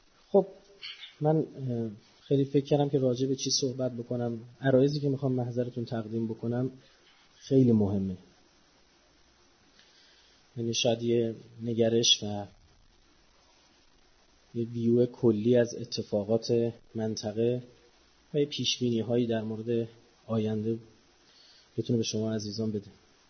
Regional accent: Iran; ما خودم ایرانیم و جزی از جبهه مقاومت

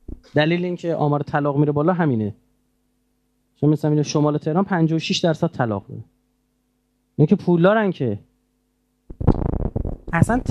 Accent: Iran; آقا ما ایرانیم

